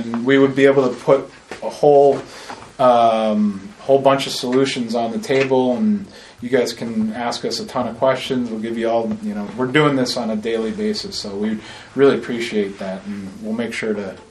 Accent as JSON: {"language": "English", "region": "Vermont", "country": "United States", "said": "We're a Vermont company. We're all from Vermont."}